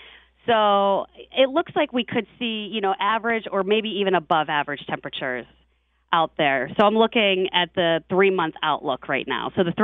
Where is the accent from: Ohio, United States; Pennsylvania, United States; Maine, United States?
Pennsylvania, United States; Pittsburgh; And I also remember because the Steelers came to town, because I'm from Pittsburgh.